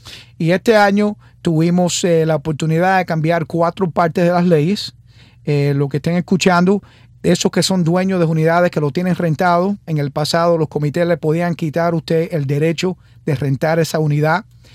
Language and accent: Spanish; Miami, Florida, United States; born there; yo soy de padres cubanos, pero nacido en Miami.